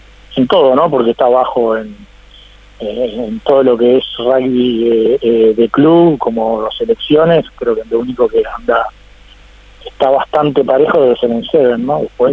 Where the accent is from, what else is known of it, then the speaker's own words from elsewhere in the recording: Uruguay; orgullo, por supuesto, porque soy uruguayo